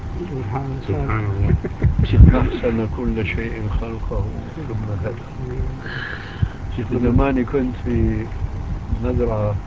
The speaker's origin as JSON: {"language": "Arabic", "country": "Syria", "said": "نحن بنسميه عندنا في سوريا حالوش"}